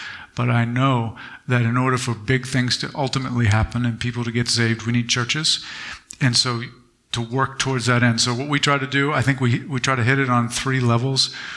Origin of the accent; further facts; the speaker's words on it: New England, United States; growing up in New England, the burden was, when I become a Christian, is this area needs the gospel.